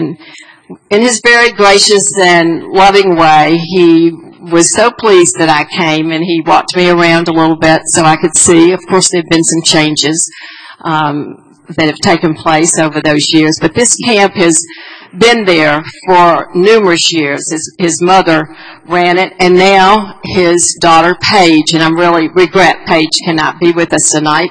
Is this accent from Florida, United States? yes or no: yes; Jacksonville, Florida, United States; Representative Ives and I grew up in Jacksonville, Florida.